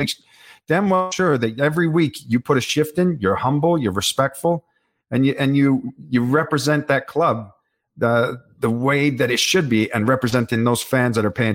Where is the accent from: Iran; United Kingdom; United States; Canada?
Canada; being a Canadian playing football in Europe.